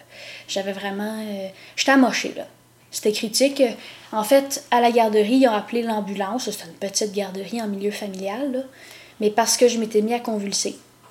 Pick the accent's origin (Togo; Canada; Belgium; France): Canada; Quebec; born there; Je suis pas née à Montréal, je suis née au Québec, là, mais je suis née en Estrie.